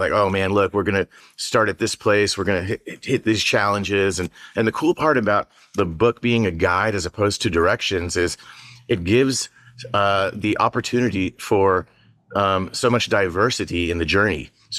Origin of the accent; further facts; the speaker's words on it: Austin, Texas, United States; I'm in Austin, Texas right now. I'm from Austin, Texas, and I'm the owner of a handmade tile company called Clay Imports.